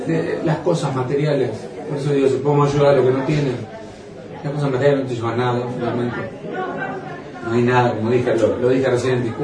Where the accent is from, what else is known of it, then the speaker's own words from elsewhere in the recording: Bolívar, Buenos Aires Province, Argentina; Yo digo que viviré, nací, viviré y moriré en Bolívar, más allá de que no esté presente físicamente, porque Bolívar está dentro mío y va a estar siempre.